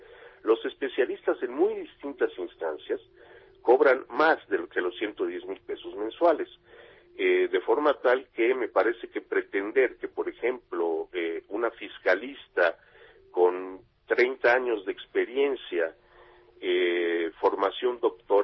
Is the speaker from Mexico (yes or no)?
yes; Yucatán, Mexico; Si en Yucatán, mi tierra, uno vive en Valladolid